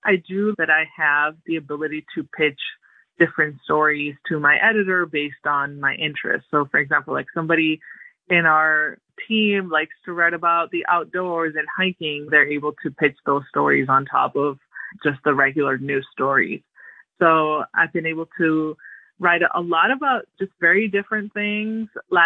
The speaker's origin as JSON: {"language": "English", "town": "Girona", "region": "Catalonia", "country": "Spain", "tie": "born or raised there", "also_born_or_lived": "Tarragona", "said": "I grew up mostly in Girona, which is an hour north of that. So about between Barcelona and the south of France, to make it easy for people."}